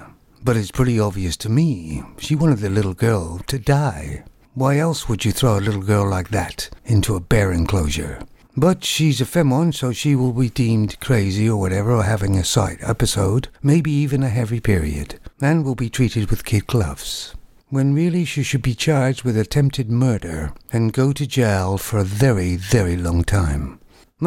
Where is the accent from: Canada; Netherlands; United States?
Canada; And although I'm not American, I'm Canadian.